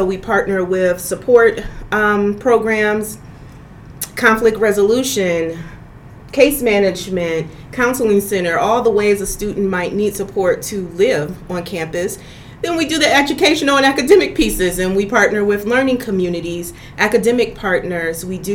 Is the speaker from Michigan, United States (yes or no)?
yes; Detroit, Michigan, United States; I am originally from Detroit, and I have lived in many states, but I claim Detroit as home.